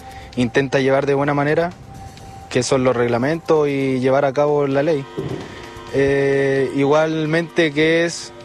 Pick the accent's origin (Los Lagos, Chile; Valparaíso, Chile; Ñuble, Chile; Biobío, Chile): Los Lagos, Chile; Puerto Montt; Sí, soy de Puerto Montt